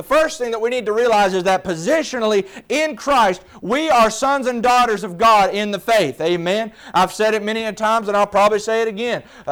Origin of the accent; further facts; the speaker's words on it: Hurricane Creek, West Virginia, United States; And I, as a boy, little boy growing up on Hurricane Creek, West Virginia, I remember I loved using a slingshot.